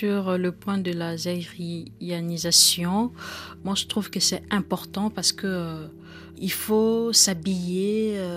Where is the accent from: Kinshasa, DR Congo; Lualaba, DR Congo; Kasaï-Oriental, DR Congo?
Kinshasa, DR Congo; Chez nous, à Kinshasa, au Congo, on n'a pas une sorte de culture de garder des objets à la maison.